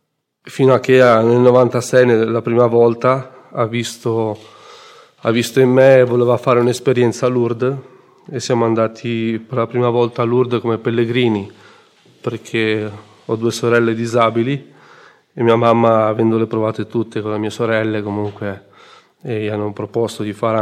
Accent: Diano Marina, Liguria, Italy; vengo da Iano Marina in Liguria. Ho 42 anni e sono in comunità dal 2019, da ottobre 2019. Sono il secondo di 5 figli.

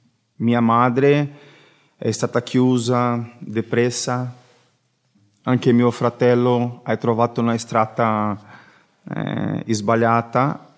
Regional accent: Brazil; Italian is a second language; now in Italy; Sono brasiliano, come ho detto prima. Chiedo scusa perché il mio italiano non è così buono. Ancora sto imparando.

